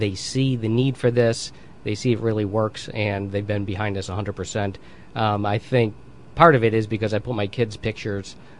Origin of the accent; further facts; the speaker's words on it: New Jersey, United States; Well, we're from Jersey. I'm from Jersey.